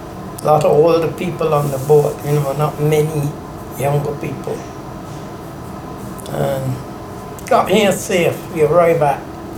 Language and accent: English; Barbados; moved away as an adult; now in United Kingdom; and I was from Barbados.